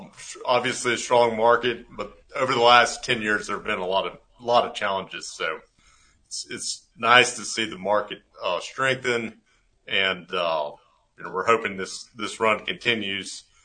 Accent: Comanche, Texas, United States; Sure, I grew up in Comanche, Texas, part of a ranching family there, Dudley Brothers Ranch.

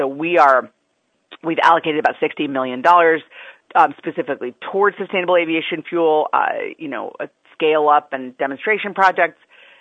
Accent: Wisconsin, United States; also born or lived in California; You know, I'm from Wisconsin, and I spent a lot of time in California, both states with a lot of forested areas and a lot of agriculture.

